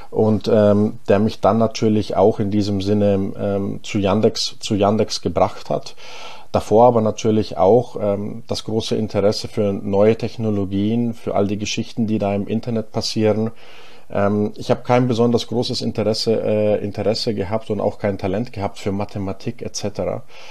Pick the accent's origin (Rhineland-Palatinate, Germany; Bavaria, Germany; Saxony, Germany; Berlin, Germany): Bavaria, Germany; Ingolstadt; ich komme ursprünglich aus Ingolstadt. Das heißt, im tiefsten Oberbayern bin ich da aufgewachsen, in einer Industriestadt, die eigentlich nur bekannt ist für die Automobilfirma Audi. Und ich persönlich bin aber in Nordrhein-Westfalen geboren, in Unna.